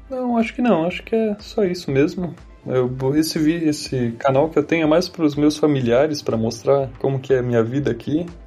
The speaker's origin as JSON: {"language": "Portuguese", "region": "Santa Catarina", "country": "Brazil", "said": "Então, é que eu sou de Santa Catarina, lá é bem tranquilo nesse quesito."}